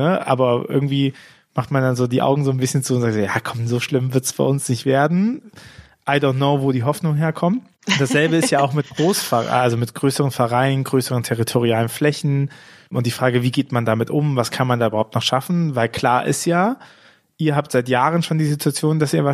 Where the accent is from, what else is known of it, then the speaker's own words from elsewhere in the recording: Bonn, North Rhine-Westphalia, Germany; now in Rhineland-Palatinate, Germany; Ich bin ja in Bonn aufgewachsen